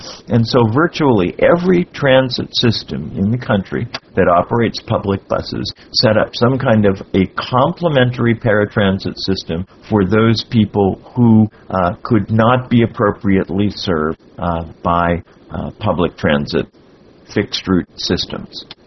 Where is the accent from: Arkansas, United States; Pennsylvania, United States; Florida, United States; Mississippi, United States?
Florida, United States; Miami; Good evening … from Miami, Florida, and welcome to Tuesday Topics.